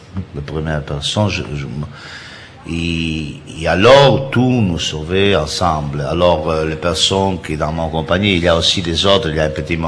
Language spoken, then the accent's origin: French; Italy; peut-être je suis de l'Italie